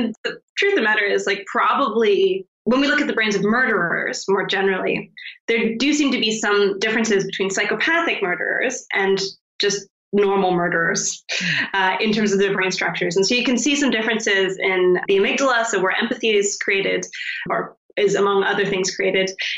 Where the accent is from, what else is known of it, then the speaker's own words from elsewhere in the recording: Canada; now in London, United Kingdom; I'm from Canada.